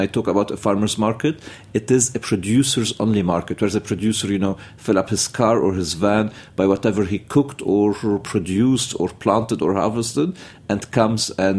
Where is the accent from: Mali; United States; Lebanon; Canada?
Lebanon; Jeita, Keserwan-Jbeil; I was born in Lebanon, raised in Lebanon, in a small village called Jaita near Beirut, outskirts of Beirut.